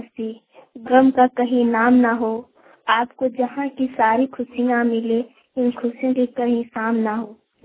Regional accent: Deoghar, Jharkhand, India; Uttarakhand Ghaghi post city जिला देवघर से झारखंड के रहने वाले हूँ।

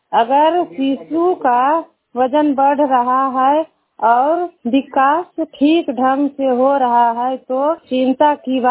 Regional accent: Balavigha, Bihar, India; मेरा घर बालाविघा है … दोना पंचायत के रहने वाली हूँ और हिसुआ प्रखंड के निवासी हूँ।

